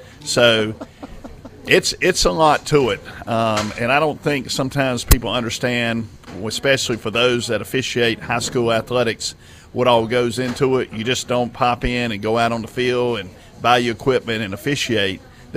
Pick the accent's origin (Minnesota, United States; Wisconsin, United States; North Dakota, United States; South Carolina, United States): South Carolina, United States; Rock Hill; I'm from Rock Hill.